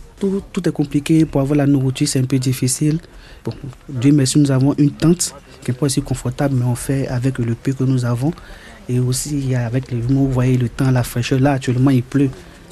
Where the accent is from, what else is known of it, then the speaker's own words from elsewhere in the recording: Côte d’Ivoire; J'ai 16 ans, je viens de la Côte d'Ivoire.